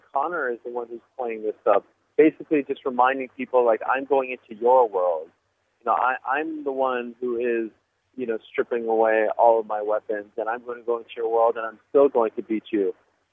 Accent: Canada; being in Canada, which is my home country, has reinvigorated me

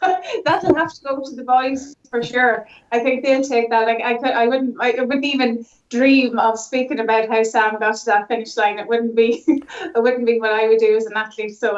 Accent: Ireland; And even the motivation it gives you as an athlete is massive as an Irish athlete.

